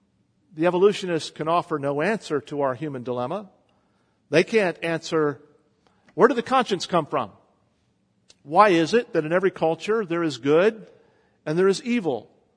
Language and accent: English; West Virginia, United States; We were in West Virginia, my home state, after having visited with my father on New Year's.